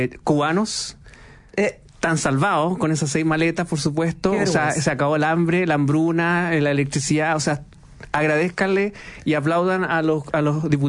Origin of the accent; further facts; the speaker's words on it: Chile; ¿cuál es la única bandera que nos identifica como chilenos? La bandera chilena.